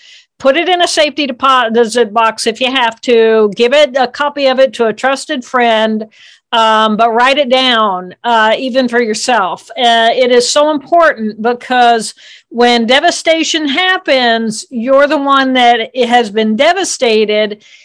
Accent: Indiana, United States; So I was, I grew up in Indiana

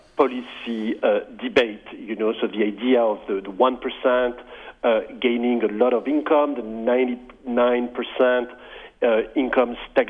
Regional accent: France; So I grew up in France, and I started studying mathematics

